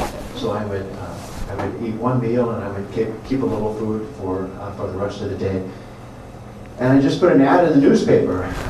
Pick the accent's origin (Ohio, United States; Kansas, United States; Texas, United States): Kansas, United States; Coleridge; The first day of my life was growing up in Coleridge, Kansas. My family, my brother Greg. Greg is the oldest. We grew up on a farm. We grew up on a pig farm, a mile west and a mile north of here.